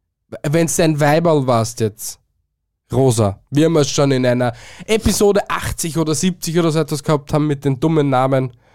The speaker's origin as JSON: {"language": "German", "country": "Austria"}